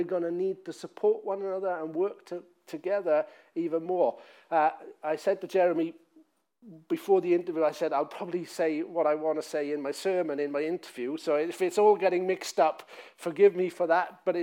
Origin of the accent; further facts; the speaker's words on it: Wales, United Kingdom; So I come from South Wales. Did I mention that already?